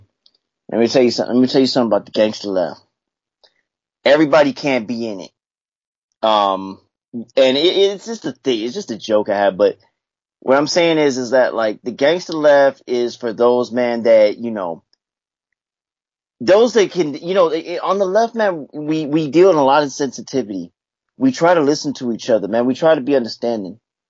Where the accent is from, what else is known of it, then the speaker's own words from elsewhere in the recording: California, United States; And for me, I'm from the Bay Area, man. You know, I'm from the Bay Area, East Bay. I grew up with LGBTQ classmates.